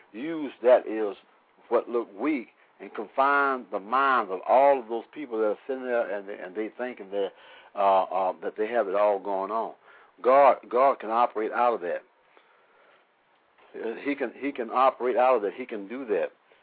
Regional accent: Houston, Texas, United States; I wouldn't tell them I'm from the bottom. I tell them I'm from Houston.

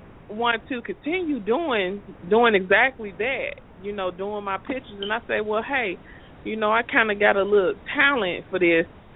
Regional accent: Mississippi, United States; now in St. Louis, United States; I was born here in St. Louis, but I grew up in Mississippi. So I'm kind of like that Southern belle with a little city twist to her.

